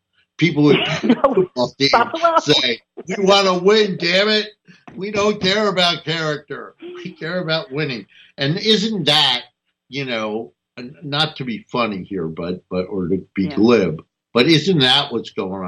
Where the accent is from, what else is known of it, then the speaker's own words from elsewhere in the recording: New Jersey, United States; We grew up in North New Jersey.